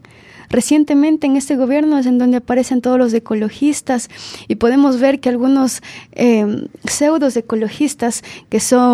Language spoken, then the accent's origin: Spanish; Ecuador; Ni nosotros pusimos de parte como ecuatorianos.